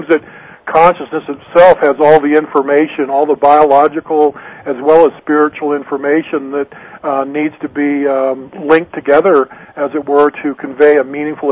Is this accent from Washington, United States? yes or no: yes; Seattle, Washington, United States; asked to be transferred actually to my hometown area with the government in the Seattle, Washington area where I had grown up.